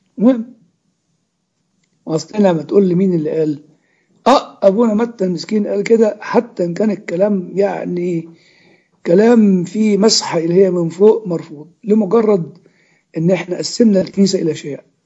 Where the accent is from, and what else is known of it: Upper Egypt, Egypt